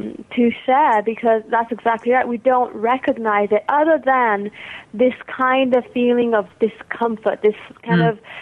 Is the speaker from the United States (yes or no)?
no; India; born there; I'm Indian by birth